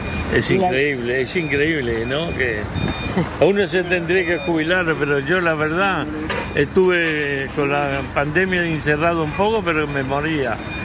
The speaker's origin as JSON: {"language": "Spanish", "region": "Montevideo", "country": "Uruguay", "said": "Sí, yo soy de Montevideo."}